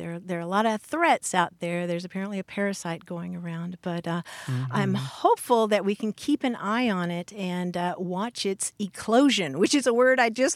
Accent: Kentucky, United States; There's what I grew up saying in Kentucky, which was crayon. I mean, most people say it as one syllable. I think because of my Southern influence, I kind of say crayon.

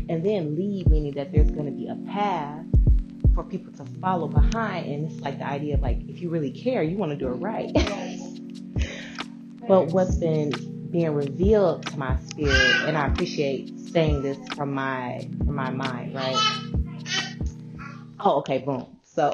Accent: Chicago, Illinois, United States; from Chicago. I was born and raised on the South Side, and very early I started dancing.

